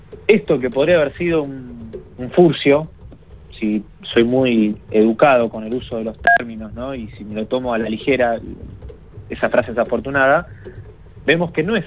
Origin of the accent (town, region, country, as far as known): Argentina